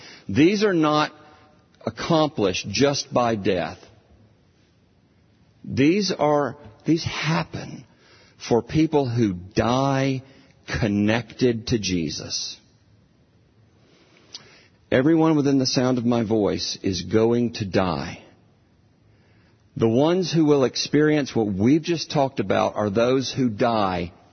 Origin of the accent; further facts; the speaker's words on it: the South, United States; I was raised in the South, so I'm used to this. It's hot at 8 o'clock in the morning.